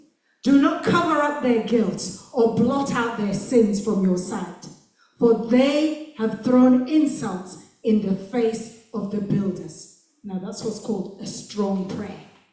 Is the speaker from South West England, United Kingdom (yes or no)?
no; Sheffield, Yorkshire and the Humber, United Kingdom; also born or lived in Hull / Zimbabwe; I'm originally from Zimbabwe, but we came a long time ago and grew up here and then went back home again. And now I'm back. But anyway, 70s and 80s, grew up in Sheffield, in Hull, up north